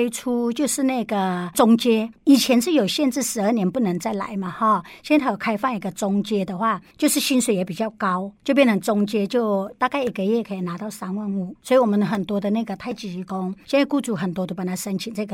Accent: Mae Salong, Chiang Rai, Thailand; now in Taiwan; 所以我就是从那边出生长大的

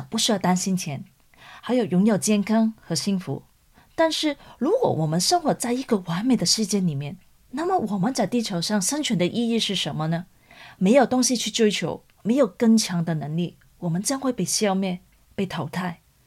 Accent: Hong Kong; 特别是我来自香港背景文化，我发现人们有很多的抱怨、批判、纳闷、脾气不好

